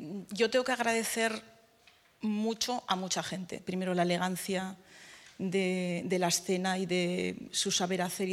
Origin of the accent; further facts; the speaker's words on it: Tafalla, Navarre, Spain; Yo tengo que bailar andaluz y soy de Tafalla. Y tengo que hablar en andaluz.